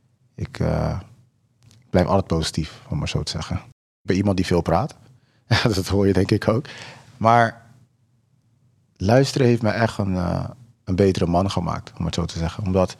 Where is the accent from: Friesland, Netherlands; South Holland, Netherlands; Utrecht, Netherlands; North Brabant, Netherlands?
South Holland, Netherlands; Rotterdam; also born or lived in Suriname; Ik kom uit Rotterdam. En ik heb een beperking. Op 4-jarige leeftijd, toen ik nog in Suriname woonde, heb ik een ongeluk gehad.